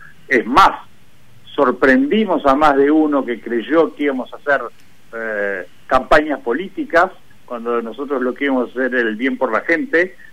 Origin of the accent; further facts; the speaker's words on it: Uruguay; vos sabés cómo somos los uruguayos.